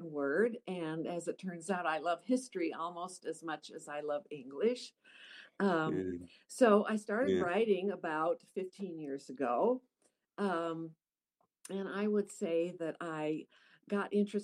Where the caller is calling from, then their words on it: Olathe, Kansas, United States; I am in Olathe, Kansas, just outside of Kansas City.